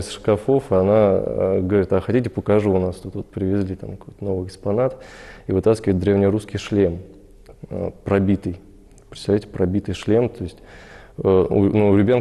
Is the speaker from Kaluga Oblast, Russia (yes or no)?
yes; Kaluga, Kaluga Oblast, Russia; да, да, я калужанин коренной.